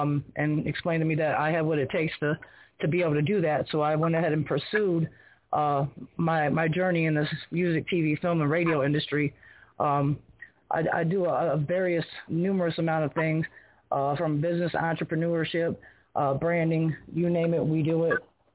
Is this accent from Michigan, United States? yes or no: yes; Detroit, Michigan, United States; now in Utah, United States; So yeah, I'm out here in Utah. I actually just came out here in May. I come from Detroit City, out there in Michigan.